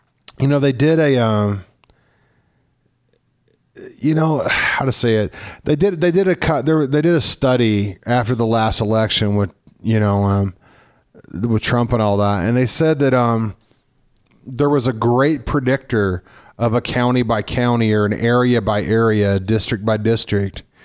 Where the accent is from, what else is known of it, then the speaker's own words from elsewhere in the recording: Denver, Colorado, United States; I mean, so, I mean, I'm from Denver. I'm kind of in my element, right?